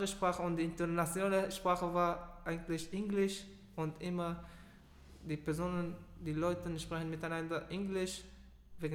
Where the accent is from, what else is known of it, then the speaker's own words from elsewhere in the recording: Afghanistan; German is a second language; wir kommen aus Afghanistan oder wir waren so etwas passiert in unterwegs.